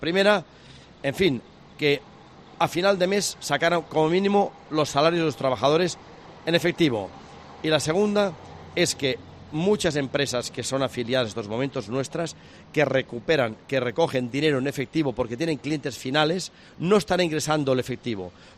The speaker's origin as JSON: {"language": "Spanish", "region": "Catalonia", "country": "Spain", "said": "Nos dicen cosas desafectivas, los que somos catalanes, hasta la médula."}